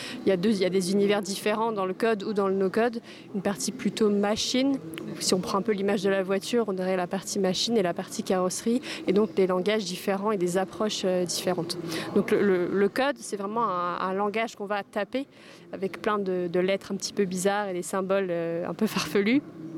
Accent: Quimper, Brittany, France; j'ai 26 ans, je suis originaire de Quimper

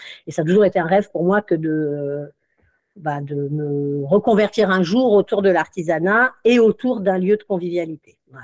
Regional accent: Hauts-de-France, France; moi, je suis originaire du Nord et j'ai travaillé pendant 35 ans en région parisienne. Donc, je suis arrivée à Pont-l'Abbé il y a peu de temps, somme toute.

